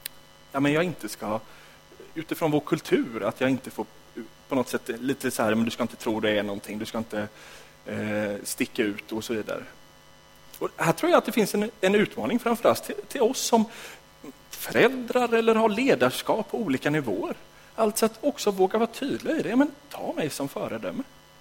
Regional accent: Sweden; born there; för oss som föddes i Sverige och bor i Sverige är det inte så enkelt att sätta sig

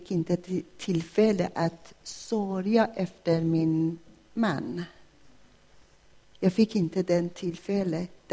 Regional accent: Iran; jag kommer från Iran, från en traditionell familj, en muslims familj.

